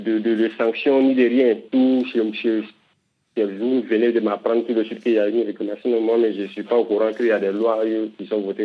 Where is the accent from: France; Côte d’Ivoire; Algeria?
Côte d’Ivoire; Bouaké, Vallée du Bandama; Chez nous, en Côte d'Ivoire, précisément à Bouaké, c'est vraiment très compliqué.